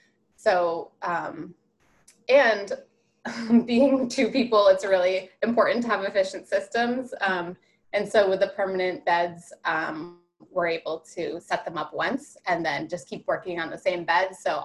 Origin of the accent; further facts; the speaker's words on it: Massachusetts, United States; I've been living in this area for more than 10 years now. I'm from the Cape originally